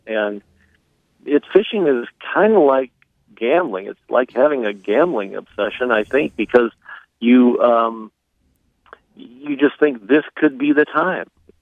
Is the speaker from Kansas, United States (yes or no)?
yes; Kansas, United States; I grew up in Kansas where we didn't even fish, but once I got to Minnesota